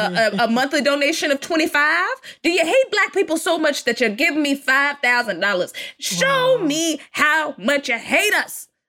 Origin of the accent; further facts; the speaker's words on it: Texas, United States; Now listen, I'm from Texas.